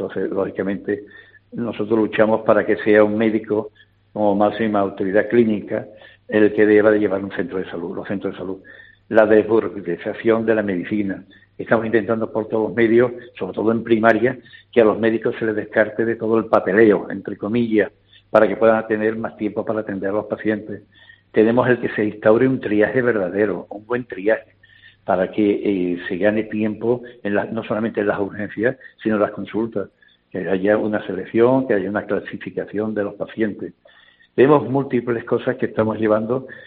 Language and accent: Spanish; Huelva, Andalusia, Spain; yo soy de Huelva, defiendo a Huelva a capa y espada